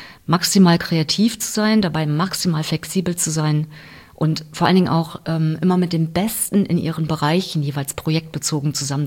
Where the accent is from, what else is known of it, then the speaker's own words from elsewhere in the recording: Cloppenburg, Lower Saxony, Germany; ich komme aus Kloppenburg, hatte ich ja erwähnt, da gibt es eigentlich nur eine Farbe, da wird man quasi in eine schwarze Welt hineingeboren.